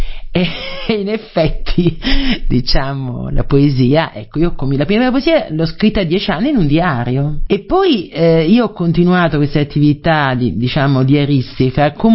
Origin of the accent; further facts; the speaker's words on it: Apulia, Italy; Io sono originaria della Puglia, quindi abitavo un primo piano di questo viale centrale, diciamo, della cittadina